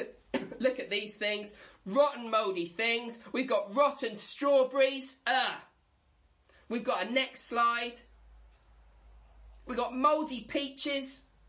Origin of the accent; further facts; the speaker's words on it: East of England, United Kingdom; I grew up in East Anglia where the fields are flat and you can see for miles and miles around.